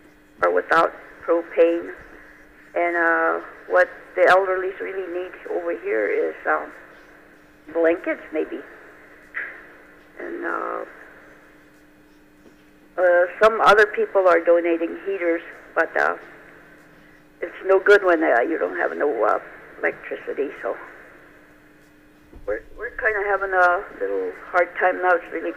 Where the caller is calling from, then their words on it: Pine Ridge, South Dakota, United States; I'm calling from Pine Ridge, mostly Oglala area.